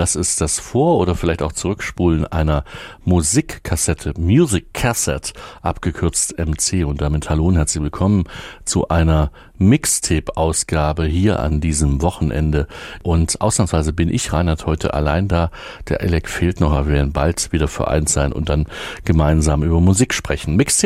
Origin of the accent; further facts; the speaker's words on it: Erfurt, Thuringia, Germany; Also meine Heimatstadt ist hier Erfurt